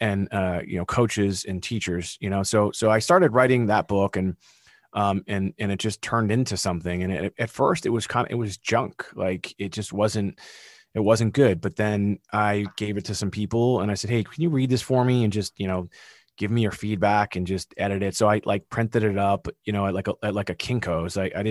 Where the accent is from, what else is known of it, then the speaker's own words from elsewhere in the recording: Massachusetts, United States; accent: Massachusetts; There's my Massachusetts accent.